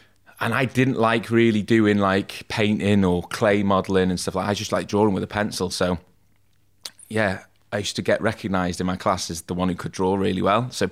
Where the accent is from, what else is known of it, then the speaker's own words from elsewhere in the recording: Wales, United Kingdom; I'm from North Wales, which is probably about 45 minutes down the road from here. Lived in a place just outside of... Have you ever heard of Rhyl?